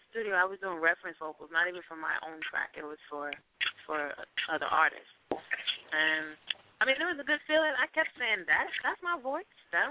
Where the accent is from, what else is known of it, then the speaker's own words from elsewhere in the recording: Brooklyn, New York, United States; I'm from Brooklyn.